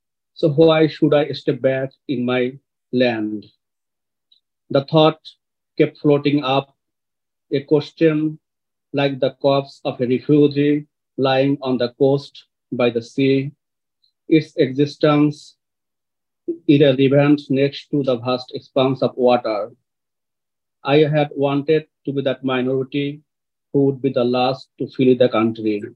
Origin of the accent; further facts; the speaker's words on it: Bangladesh; English is a second language; moved away as an adult; now in United States; So I am from Bangladesh, which is an Asian nation located Southeast India. So before coming to America